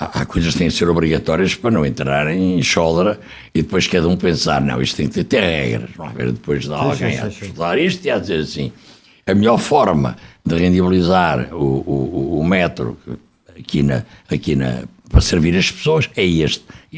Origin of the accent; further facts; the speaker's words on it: Coimbra, Portugal; É que eu costumo dizer que primeiro sou português, depois sou de Coimbra.